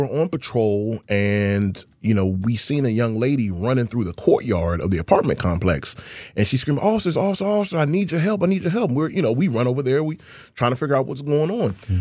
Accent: Washington, District of Columbia, United States; You know, I'm a Washingtonian. I was born and raised in Washington, D.C. Mm-hmm. I grew up on 1st and Seton Street off Rhode Island Avenue okay. on the northwest side.

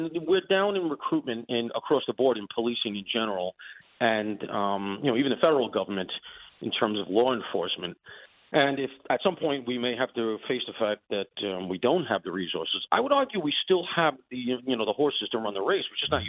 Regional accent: New York, United States; I grew up near Shea Stadium.

